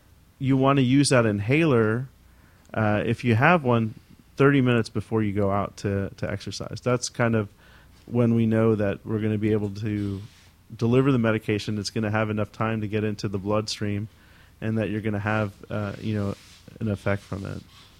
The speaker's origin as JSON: {"language": "English", "country": "India", "said": "I mean, I'm from India and I've been to India and I've seen the pollution out there."}